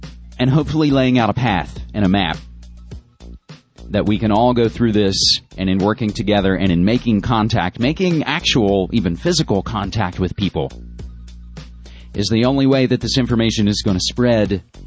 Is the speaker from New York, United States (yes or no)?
no; Fayetteville, West Virginia, United States; now in Portland, United States; visited family, and my hometown of Fayetteville, West Virginia.